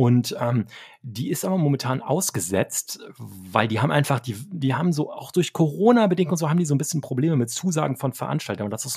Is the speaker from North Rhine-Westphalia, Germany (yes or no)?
yes; North Rhine-Westphalia, Germany; ich bin ja aus der Kölner Ecke